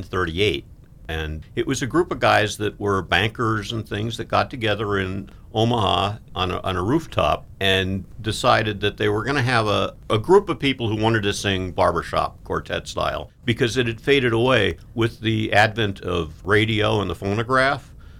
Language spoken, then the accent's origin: English; Wales, United Kingdom; in Plymouth there were a lot of Welsh people, and Welsh people love to sing, and I'm Welsh.